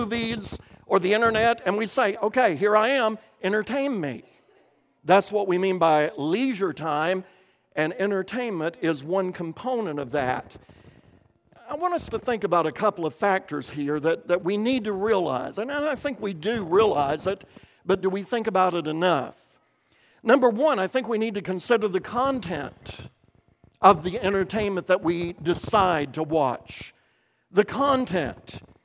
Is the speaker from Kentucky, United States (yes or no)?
yes; Kentucky, United States; he was very much a hillbilly like I was from Harlan County, Kentucky.